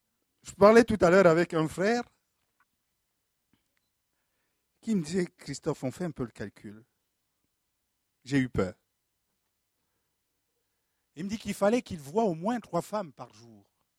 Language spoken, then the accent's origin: French; Cameroon; je viens du Cameroun